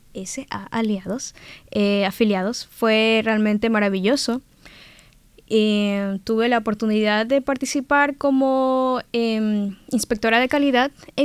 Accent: Quevedo, Los Ríos, Ecuador; tengo 23 años de edad. Soy originaria de Quevedo, la provincia de Los Ríos, allá en Ecuador.

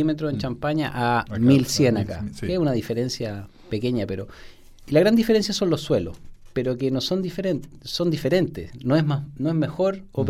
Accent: Santiago, Santiago Metropolitan Region, Chile; No, yo soy santiaguino. Yeah. Sí, santiaguino.

